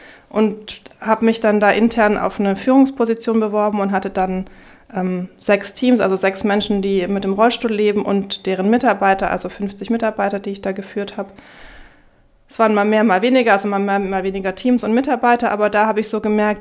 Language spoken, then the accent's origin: German; Stuttgart, Baden-Württemberg, Germany; also born or lived in Oman; Ursprünglich bin ich Stuttgarterin, also Spätzlesfresserin, sagt mein Sohn jetzt. hört man zum Glück nicht mehr. Im Oman waren wir 5 Jahre